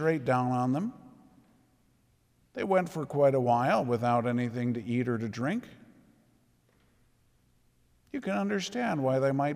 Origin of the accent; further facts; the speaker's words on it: Minnesota, United States; Said, good thing we're from Minnesota, where the weather changes all the time